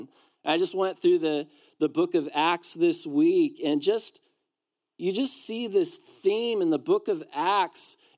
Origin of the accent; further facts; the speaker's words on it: United States; I love my country. I'm an American.